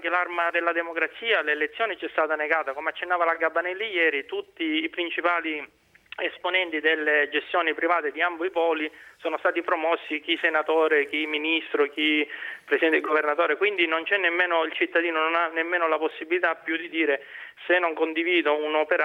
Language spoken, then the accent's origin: Italian; Catania, Sicily, Italy; now in Livorno, Italy; io sono un catanese trapiantato a Livorno